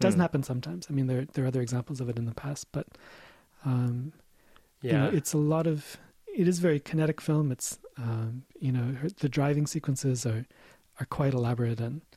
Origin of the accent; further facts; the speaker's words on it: United States; as an American living in America, where Spanish is sort of an unofficial second language